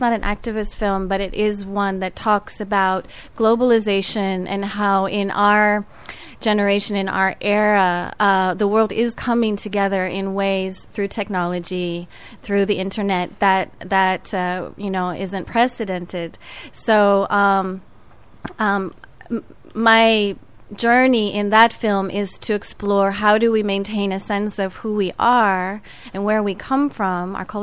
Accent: Fairfield, Iowa, United States; the global family concept is one that I grew up with here in Fairfield as well, because we are a very international community.

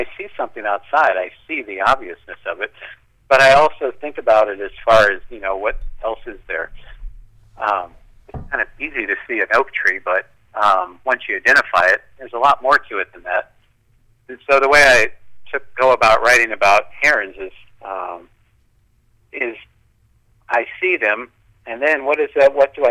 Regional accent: Iowa City, Iowa, United States; I grew up in Iowa City, so I suppose you could say North Liberty, Johnson County, Iowa, for a large majority of my 51 years.

